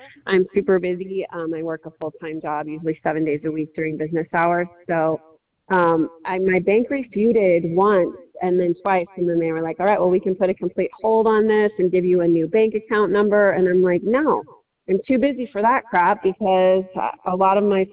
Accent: United States; The pair definitely didn't fit me because I'm American, you know, I'm a bigger woman.

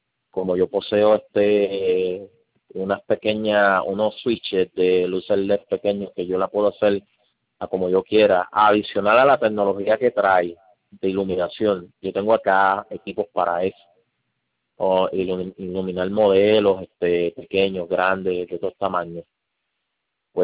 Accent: Puerto Rico; porque yo soy puertorriqueño de los Malaguas y no hablamos, yo no hablo inglés, yo solamente español.

